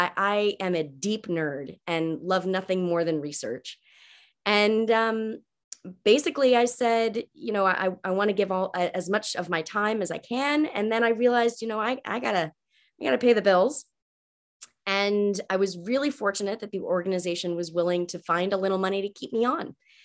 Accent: Alabama, United States; I grew up in Alabama and then, you know, moved around and came back to the South.

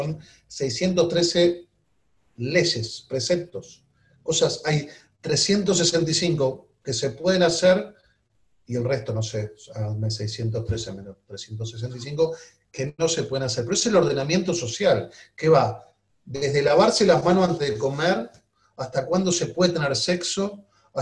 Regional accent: Argentina; born there; Así que yo amo mi tierra, porque nací acá, y amo mi tierra porque además es una tierra que con el funcionamiento democrático y republicano le dio lugar a toda una generación de argentinos

